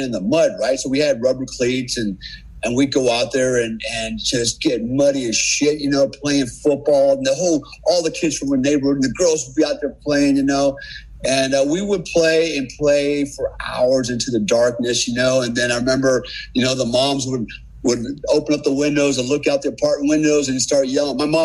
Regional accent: Germany; Growing up in Germany, you know, we lived in a close knit, you know, military community.

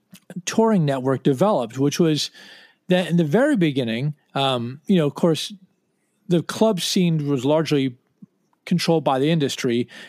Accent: Washington, District of Columbia, United States; And I just called them in 1980 and said, like, hi, we're from Washington and we love your band.

